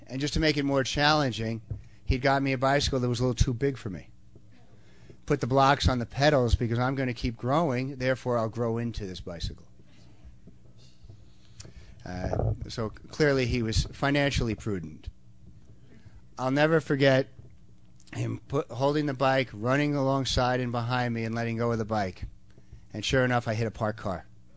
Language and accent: English; Massapequa Park, New York, United States; But I remember growing up originally, I was from Long Island, Massapequa Park, anybody knows where that is?